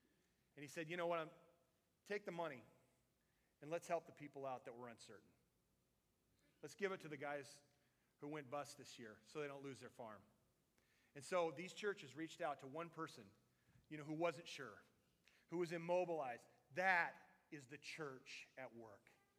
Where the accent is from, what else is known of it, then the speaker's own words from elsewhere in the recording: Palouse, United States; I grew up in the Palouse, so I understand all things wheat